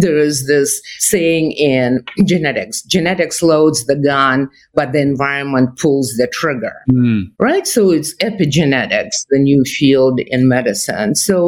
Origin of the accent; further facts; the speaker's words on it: Russia; English is a second language; now in United States; because I come from Russia, and in Russia, if the government thinks you are guilty, you are guilty.